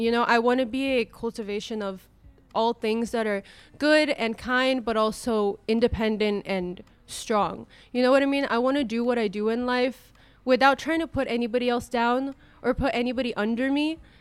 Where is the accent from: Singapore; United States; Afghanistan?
Afghanistan; I'm from Afghanistan. There's girls in my country right now wishing that they could be worried about their test.